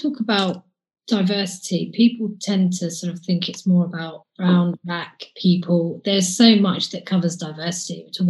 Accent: Bournemouth, South West England, United Kingdom; I was born in Bournemouth and I've been to school in Bournemouth. I've spent my life here.

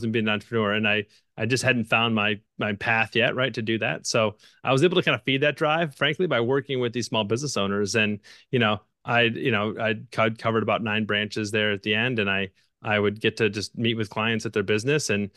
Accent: Illinois, United States; I grew up, born and raised in Illinois.

